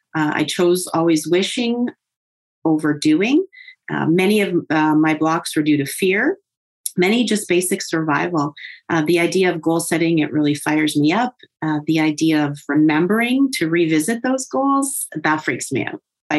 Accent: Ontario, Canada; I am from Ontario, Canada, a small town north of Toronto.

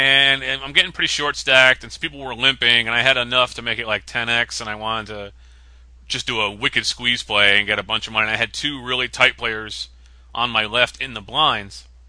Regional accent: Connecticut, United States; "Really? Where are you from?" And it turns out we're from the same hometown.

